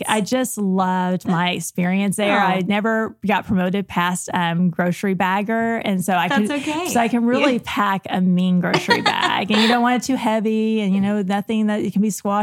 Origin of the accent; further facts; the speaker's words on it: Okmulgee, Oklahoma, United States; Yeah, so I grew up in Altmulkey, so a little town in Eastern Oklahoma.